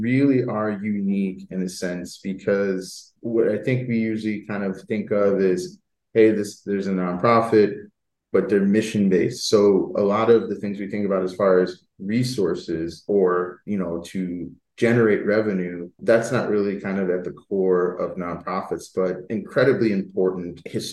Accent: Corning, New York, United States; now in Buffalo, United States; I grew up in Corning, New York. So when I was a track athlete in high school, I ran for Western.

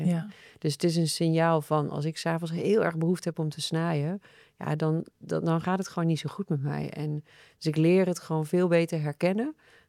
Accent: North Brabant, Netherlands; Ik kom oorspronkelijk uit Brabant. Daar verschuil ik me dan ook altijd een beetje achter.

